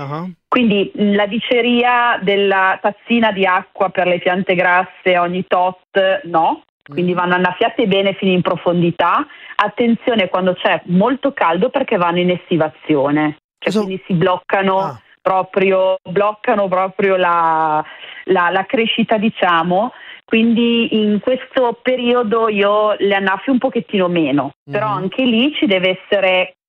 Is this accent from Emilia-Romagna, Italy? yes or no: yes; Parma, Emilia-Romagna, Italy; Poi qui a Parma, perché io sono di Parma, non piove da tantissimo